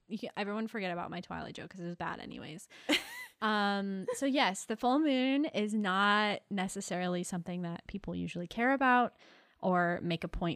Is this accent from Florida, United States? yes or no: yes; Florida, United States; I'm from the Keys. Obviously, I say this all the time.